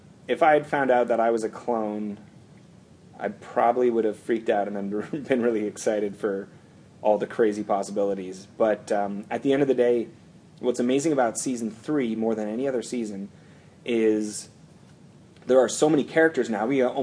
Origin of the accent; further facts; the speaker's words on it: Canada; Of course, I'm a Canadian myself.